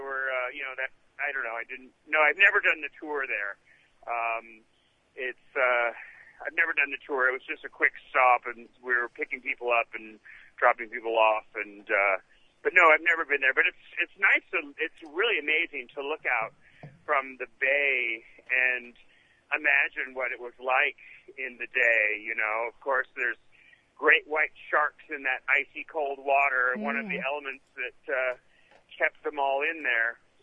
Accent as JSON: {"language": "English", "town": "Los Angeles", "region": "California", "country": "United States", "tie": "born or raised there", "said": "You know, I grew up in Los Angeles, and you just have to drive everywhere."}